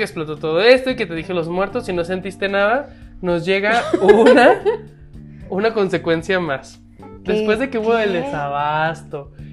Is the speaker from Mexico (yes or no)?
yes; Mexico; si me ve un extranjero y digo, ah, soy de México